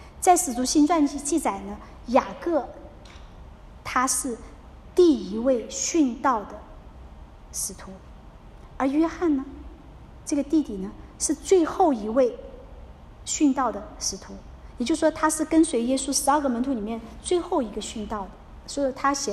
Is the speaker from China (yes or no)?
yes; China; 所以就像我们中国人在饭桌上